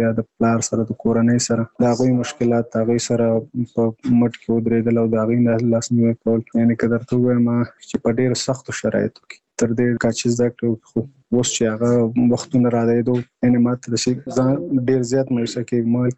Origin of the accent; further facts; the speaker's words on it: Nangarhar, Afghanistan; now in Kabul, Afghanistan; زموږ کور په ننګرهار کې دی، زه په کابل کې دلته،